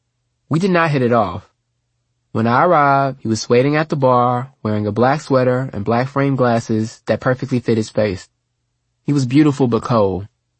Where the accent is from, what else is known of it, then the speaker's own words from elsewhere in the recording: Houston, Texas, United States; I am from Houston, Texas.